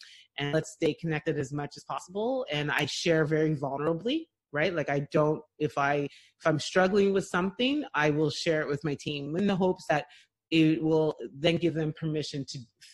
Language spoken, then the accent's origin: English; Montreal, Quebec, Canada; especially growing up in Montreal in the late 70s, you know, there was a lot of racism